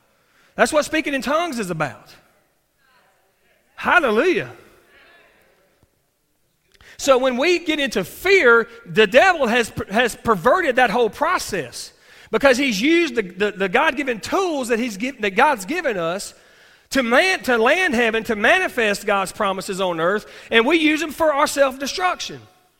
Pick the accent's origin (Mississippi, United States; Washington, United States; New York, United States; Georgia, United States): Mississippi, United States; I'd resigned my job back in my home state of Mississippi.